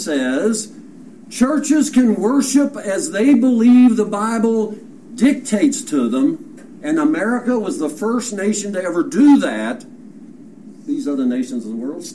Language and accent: English; Kentucky, United States; No, I'm from Kentucky.